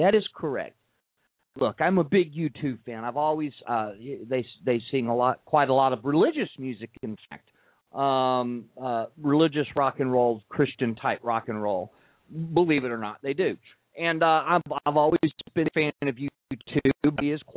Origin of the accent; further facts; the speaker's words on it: Texas, United States; Now, you know, obviously I'm from Texas, and they actually grow pretty big